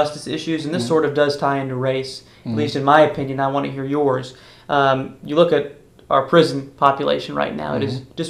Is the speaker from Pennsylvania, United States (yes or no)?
no; Miami, Florida, United States; This summer, I was telling you, I'm from Miami.